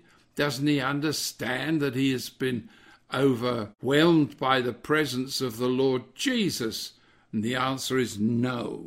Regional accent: England, United Kingdom; And I'm an Englishman, and I'm a bit of a royalist, really

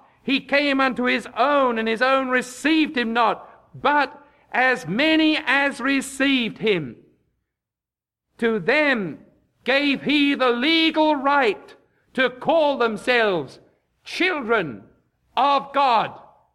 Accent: England, United Kingdom; moved away; I know I tread on dangerous ground being an Englishman, but I fear nothing. I live here.

